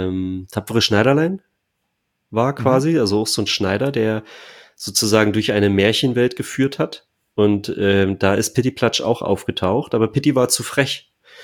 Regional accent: Saxony-Anhalt, Germany; ich bin in der Nähe von Stendal aufgewachsen. So, also nördlich von Magdeburg.

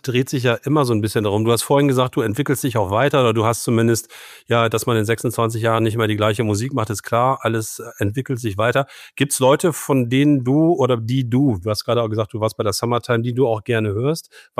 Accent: Northern Germany, Germany; Wir sind ja Norddeutsche.

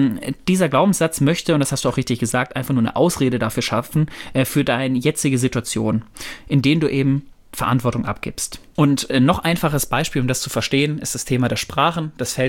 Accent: Bochum, North Rhine-Westphalia, Germany; born there; ich bin in Bochum geboren worden, im Ruhrgebiet, wo die Kohle tief im Westen.

